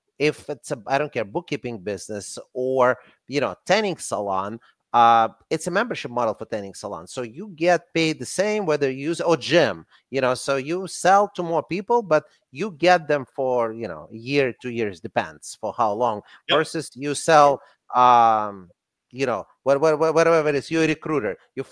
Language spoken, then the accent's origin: English; Russia; accent: Russian; English is a second language; And again, with my Russian accent, people are like, was it X or was it K?